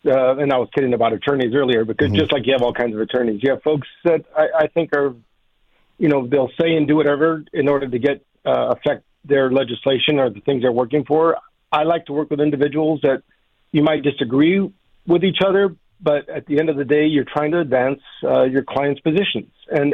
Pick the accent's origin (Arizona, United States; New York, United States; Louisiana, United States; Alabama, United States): Arizona, United States; Nogales; I was born and raised in Nogales, so I'm a Southern Arizona boy, and mom raised four boys on her own.